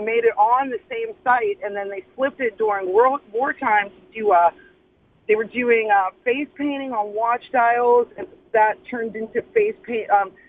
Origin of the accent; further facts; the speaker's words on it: Canonsburg, Pennsylvania, United States; Born and raised in Canonsburg, Cecil Township, lots of family there, three generations deep, started out as coal miners.